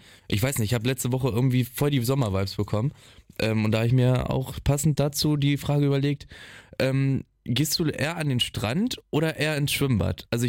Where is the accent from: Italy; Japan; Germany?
Germany; Hildesheim, Lower Saxony; also bei uns in Hildesheim, wo ich herkomme, da ist es eigentlich ganz gut kombiniert